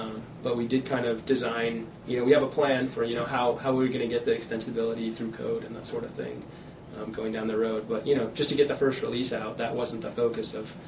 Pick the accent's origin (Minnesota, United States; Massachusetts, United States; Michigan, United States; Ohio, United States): Ohio, United States; Cincinnati; also born or lived in New Jersey / Wisconsin; So I kind of say the Midwest. I was born in Cincinnati, Ohio. Lived there for about 10 years, then we moved to New Jersey, then we moved for a couple years. And then we moved to Wisconsin.